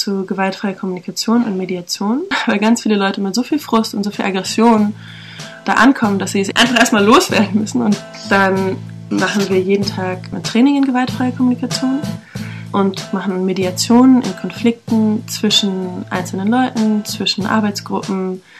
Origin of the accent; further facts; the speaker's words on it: Berlin, Germany; ich bin 29 und ich bin aus Berlin